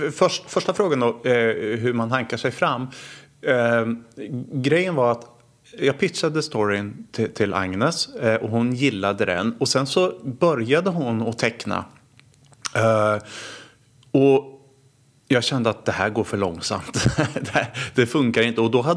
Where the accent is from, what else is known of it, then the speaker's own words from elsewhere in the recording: Warsaw, Masovian Voivodeship, Poland; now in Sweden; Så att jag jobbade en vecka här i Sverige i Stockholmstrakten. Och sen så åkte jag tillbaks till Warszawa och var hemma i Warszawa i en eller två veckor. Och sen så tillbaks till Stockholm, så jag pendlade under de två åren